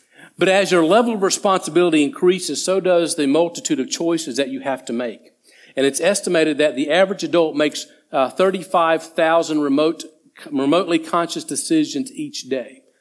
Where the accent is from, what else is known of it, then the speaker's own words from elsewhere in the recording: United States; I was born and raised in America, and so I can promise you that this is probably pretty close to being accurate.